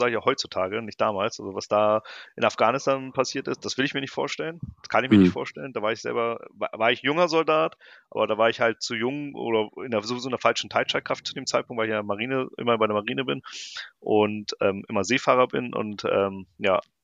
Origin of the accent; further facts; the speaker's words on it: Germany; weil ich als Deutscher mit iranischen Eltern die Sprache spreche, also Farsi.